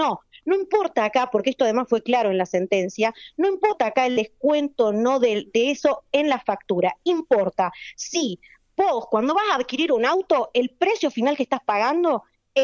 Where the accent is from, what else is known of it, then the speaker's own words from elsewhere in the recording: Tierra del Fuego, Argentina; en donde los beneficiarios somos los fueguinos